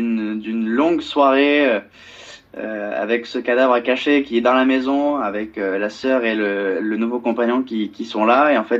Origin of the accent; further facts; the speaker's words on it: Mussidan, Nouvelle-Aquitaine, France; Non, alors en fait, je viens précisément de Mussidan